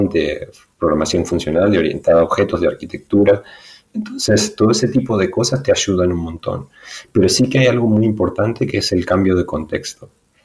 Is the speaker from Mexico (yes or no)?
no; Argentina; moved away as an adult; now in Europe; yo vengo de un pueblo de Argentina, ¿no? Y hace muchos años ya que estoy en Europa. Y, por ejemplo, yo sí que estudié en Argentina, en una ciudad cerca de mi pueblo.